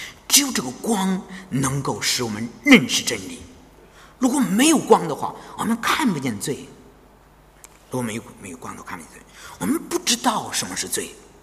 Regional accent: China; 我们中国人可能不喜欢日本人。

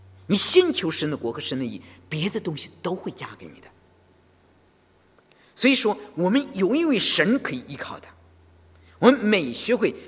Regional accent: China; now in Sydney, Australia; 你知道我从大陆来，我们从大陆来的人很少有休息天，有星期天，有节假日。

